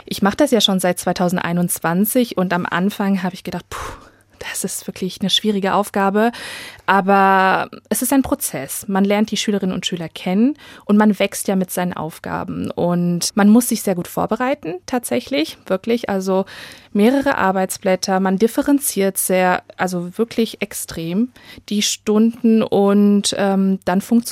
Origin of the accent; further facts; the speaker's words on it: Schotten, Hesse, Germany; wir sind in Schotten aufgewachsen, sehr ländlich, ich hatte nur deutsche Freunde, unsere Nachbarn waren alle deutsch.